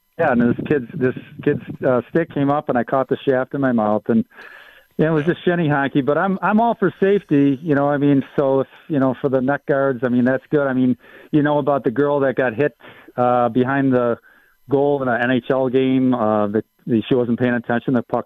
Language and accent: English; Tonawanda, New York, United States; I grew up in the Tonawanda, just like you did, Lincoln and Brighton Arena.